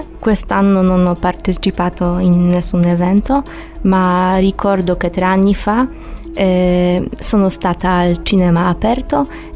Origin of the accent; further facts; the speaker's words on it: Poland; Italian is a second language; now in Cagliari, Italy; Vengo dalla Polonia.